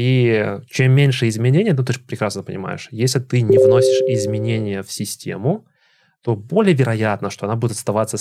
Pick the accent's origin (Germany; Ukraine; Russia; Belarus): Belarus; я еще из Беларуси, из Минска. Я вообще из маленького города, но как бы заканчивал университет в Минске